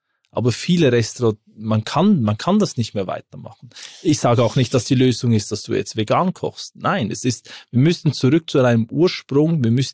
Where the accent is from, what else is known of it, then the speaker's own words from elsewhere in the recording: Switzerland; Und bei uns in der Schweiz, die alpine Küche macht nur Sinn, weil wir sind ein Bauernland. Wir haben mehr Bauern wie alles andere.